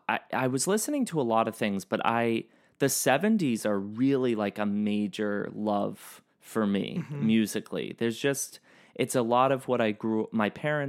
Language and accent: English; Boston, Massachusetts, United States; just growing up in Boston and growing up in like an Irish Catholic kind of dynamic